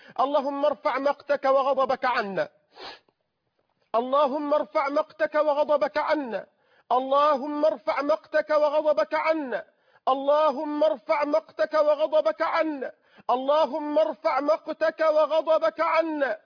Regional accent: Egypt; اللهم احفظ بلادنا مصر

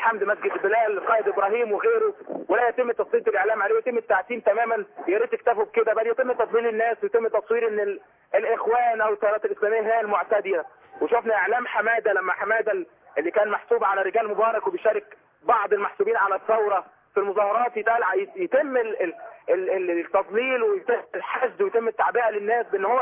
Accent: Egypt; مش احنا مصريين؟

